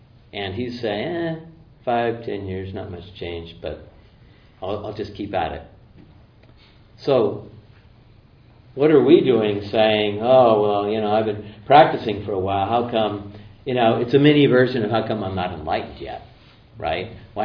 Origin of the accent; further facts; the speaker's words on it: Marin County, California, United States; You know, I grew up in Marin County for God's sake, you know.